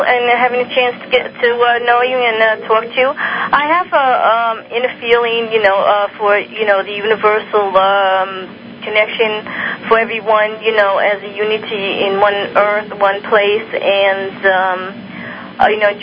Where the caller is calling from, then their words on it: Florida, United States; I'm from Florida.